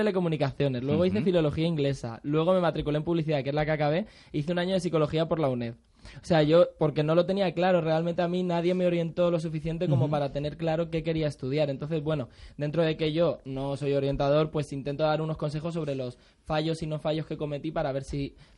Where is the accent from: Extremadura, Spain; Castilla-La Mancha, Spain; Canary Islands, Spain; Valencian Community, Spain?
Valencian Community, Spain; Alicante; moved away as an adult; Yo al final salí de Alicante a los 19 años y era la primera vez que yo salía prácticamente de Alicante.